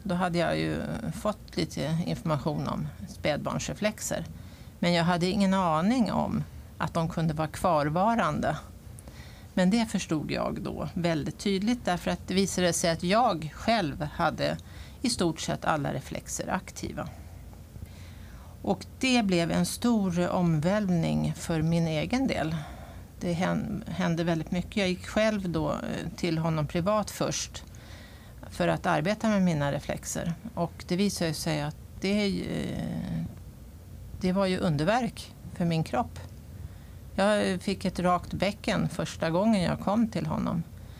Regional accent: Tyresö, Stockholm County, Sweden; born there; Ja, jag är ju född här i Tyresö på 50-talet.

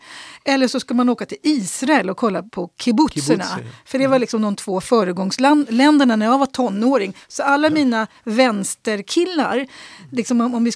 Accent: Tyresö, Stockholm County, Sweden; Så att jag har ju aldrig någonsin, under hela min uppväxt, framförallt då i Tyresö, där vi kom från hela Sverige

